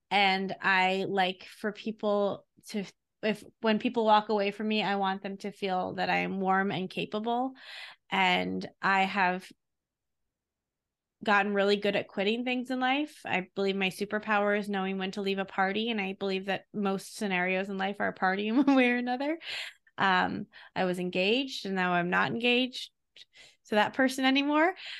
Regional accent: New York, United States; I grew up on Long Island. I went to private school. I went to NYU. I worked in tech for a long time, lived in Queens for a while.

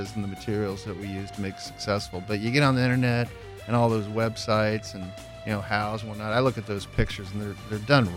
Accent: Texas, United States; Well, you know, I'm from Brazos County, Texas.

